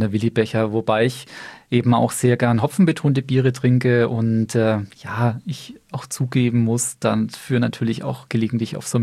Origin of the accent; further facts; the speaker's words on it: Bamberg, Bavaria, Germany; In erster Linie natürlich meine Heimat.